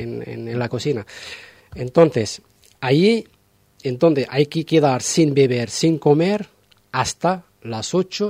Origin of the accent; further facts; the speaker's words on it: Morocco; yo hablo de Marruecos porque soy de Marruecos